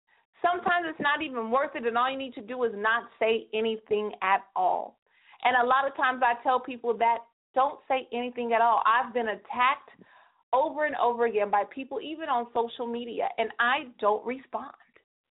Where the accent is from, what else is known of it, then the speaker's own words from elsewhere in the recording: California, United States; 209 is on lock, and I know that's my hometown